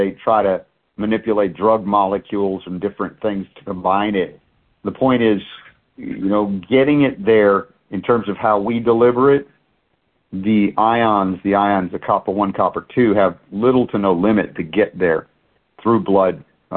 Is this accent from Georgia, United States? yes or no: yes; Georgia, United States; When I grew up in Georgia, I think, you'll remember this, Lithia Springs was named because it was lithium that was rich in the water